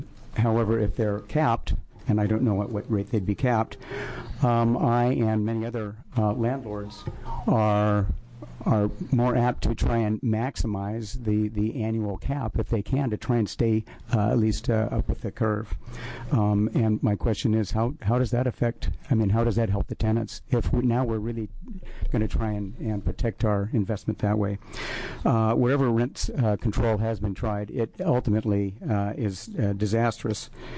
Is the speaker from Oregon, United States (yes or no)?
yes; Bend, Oregon, United States; I'm from Bend, Oregon. I'm a landlord